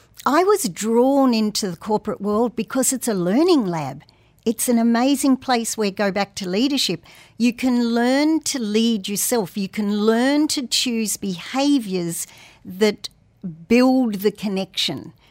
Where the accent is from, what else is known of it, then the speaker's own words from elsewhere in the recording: Sydney, New South Wales, Australia; I hail from Sydney originally